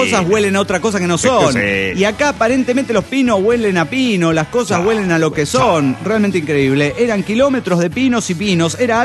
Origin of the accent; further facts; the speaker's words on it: Turmero, Aragua, Venezuela; de Turmero, Venezuela.